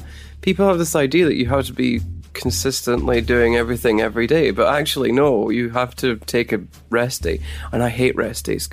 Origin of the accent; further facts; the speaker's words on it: Scotland, United Kingdom; moved away; It's been a long time since I was there, and I think a lot must have changed. So summer in Scotland seems like a good time to do this and just disconnect for a while.